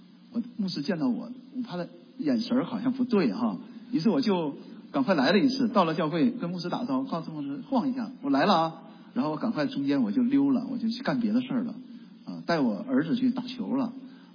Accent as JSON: {"language": "Chinese", "country": "China", "said": "我们从中国来，你上网上看，你看微信上看"}